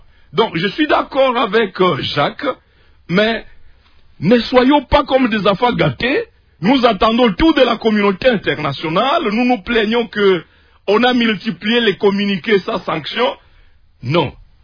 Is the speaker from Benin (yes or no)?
yes; Benin; Alors que moi, je viens de Bénin.